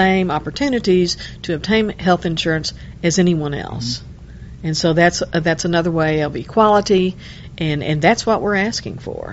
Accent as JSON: {"language": "English", "region": "Texas", "country": "United States", "said": "I'm a Texan, always been a Texan."}